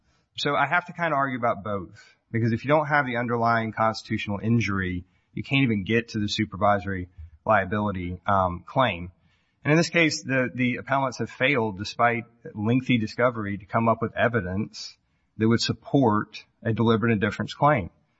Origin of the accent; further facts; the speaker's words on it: Columbia, South Carolina, United States; I'm from Columbia, South Carolina.